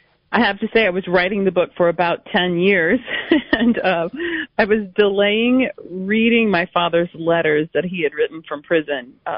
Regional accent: New Orleans, Louisiana, United States; Well, my dad, we're from New Orleans, and he came from an old New Orleans family

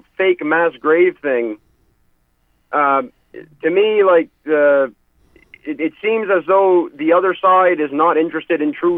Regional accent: Canada; first language French; English is a second language; Well, I'm from Canada.

